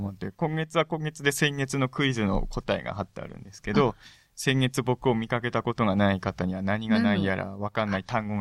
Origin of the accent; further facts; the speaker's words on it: Ibaraki, Japan; now in Tokyo, Japan; これは自分の出身が茨城なんですけれど、で昔から作家になりたくて、作家を目指して上京したんですけれど